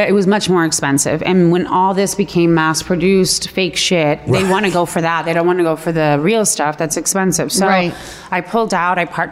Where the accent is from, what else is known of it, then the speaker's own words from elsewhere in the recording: Los Angeles, California, United States; Born and raised here in LA, yeah.